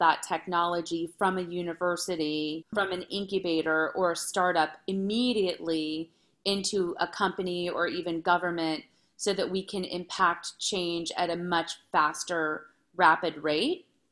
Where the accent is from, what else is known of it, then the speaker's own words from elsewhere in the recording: Los Angeles, California, United States; So I was born and raised in Los Angeles. My sister went to USC, so go Trojans.